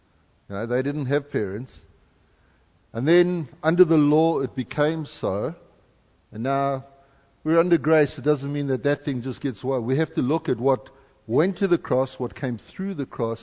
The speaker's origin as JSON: {"language": "English", "country": "Canada", "said": "God sent us here for Canada. I'm Canadian."}